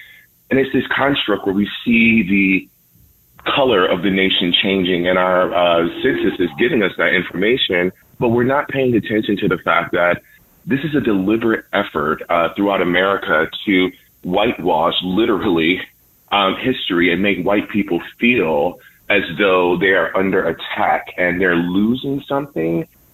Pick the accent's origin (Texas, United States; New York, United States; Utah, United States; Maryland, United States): New York, United States; Buffalo; now in Los Angeles, United States; Well, I'm calling because I grew up in Buffalo. I live in Los Angeles now